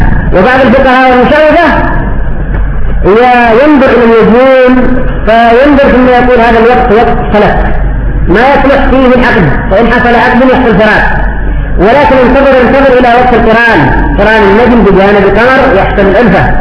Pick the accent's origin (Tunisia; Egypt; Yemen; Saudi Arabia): Yemen; وعندنا في اليمن المتزوج يقوم بسرعه قبل الولي